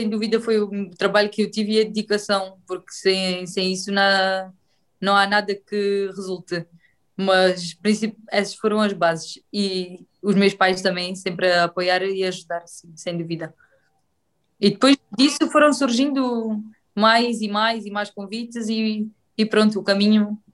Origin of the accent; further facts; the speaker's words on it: Beja, Portugal; eu era ali uma menina que vinha de Beja e que não conhecia ninguém